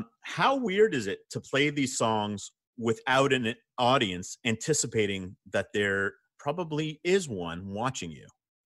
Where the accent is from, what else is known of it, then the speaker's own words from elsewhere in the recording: Canada; So I'm Canadian, but I have a lot of family in Montreal.